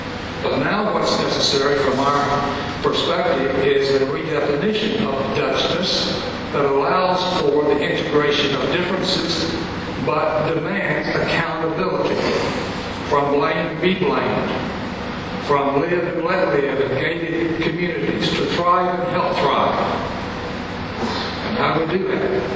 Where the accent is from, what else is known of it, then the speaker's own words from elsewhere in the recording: Texas, United States; Of course, I'm from Texas, and you know that's not the best place to be from.